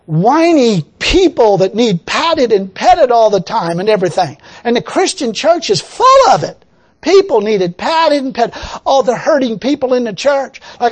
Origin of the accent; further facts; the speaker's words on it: United States; I'm an American. I got to be born and raised in this country.